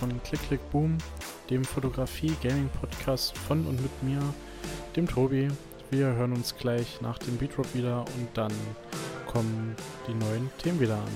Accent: Hoyerswerda, Saxony, Germany; Ich komme nämlich aus Hoyerswerda und da ist das alles nicht ganz so weit weg.

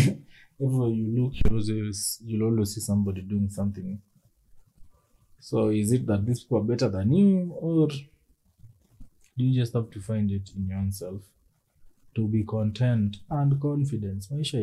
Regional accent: Kenya; I am neither Japanese nor Greek. I am but a Kenyan.

